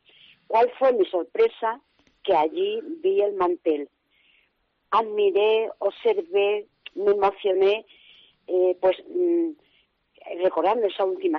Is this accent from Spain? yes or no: yes; Cáceres, Extremadura, Spain; tú siendo extremeña y además de Cáceres, ya has tenido que venir a Burgos para ver el mantel.